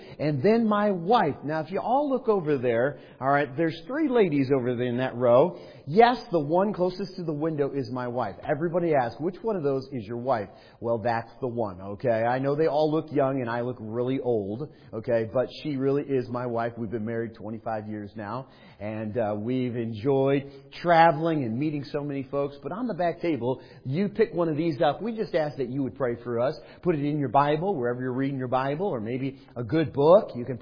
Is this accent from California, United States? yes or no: no; Chicago, Illinois, United States